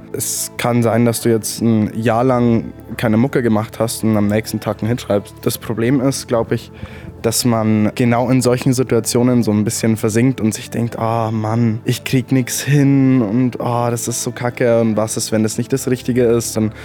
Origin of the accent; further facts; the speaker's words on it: Pocking, Bavaria, Germany; ich bin 20 Jahre alt, ich komme aus Pocking